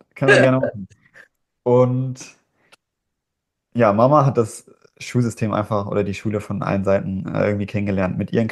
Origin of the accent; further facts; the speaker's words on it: Hamburg, Germany; ich bin jetzt 19 Jahre und gehe seit über 8 Jahren nicht mehr in die Schule, seitdem ich 10 Jahre alt bin. Und geboren bin ich in Hamburg, da bin ich auch aufgewachsen, bis ich eben 10 Jahre alt war.